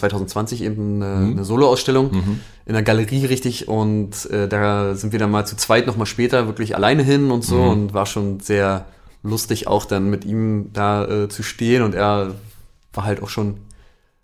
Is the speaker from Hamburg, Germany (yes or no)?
no; Berlin, Germany; Ich bin in Hohenschönhausen groß geworden, Berlin-Buch geboren, also Ostberlin.